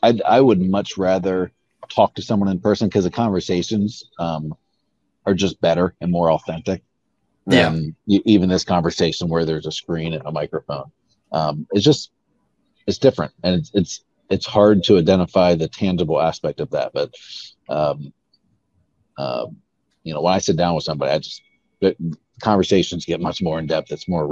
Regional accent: Florida, United States; luckily we're from Florida, so that's kind of accepted

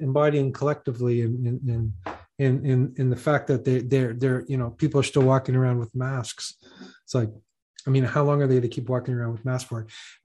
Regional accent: Ottawa, Ontario, Canada; big truckers are gonna drive into Ottawa. This is my hometown. Yes. This is my hometown, right?

